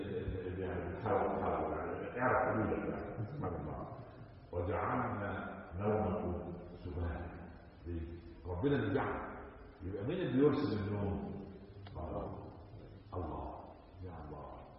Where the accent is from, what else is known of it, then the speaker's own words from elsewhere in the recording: Upper Egypt, Egypt; عندنا في الصعيد